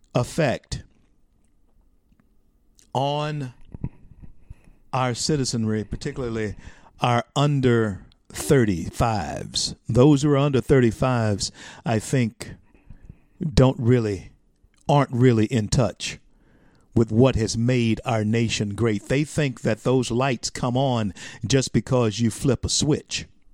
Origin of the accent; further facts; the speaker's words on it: the South, United States; Getting back to my growing up in the South and understanding of the Civil War that I have.